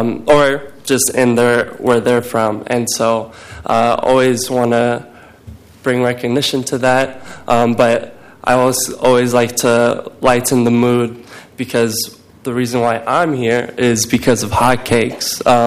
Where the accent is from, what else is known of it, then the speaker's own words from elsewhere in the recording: Portland, United States; my experience being born here, growing up in Portland, going to school here